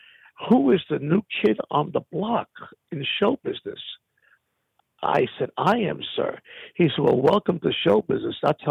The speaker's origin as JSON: {"language": "English", "town": "New York City", "region": "New York", "country": "United States", "tie": "born or raised there", "said": "I was born and raised in Chelsea in New York on 21st Street."}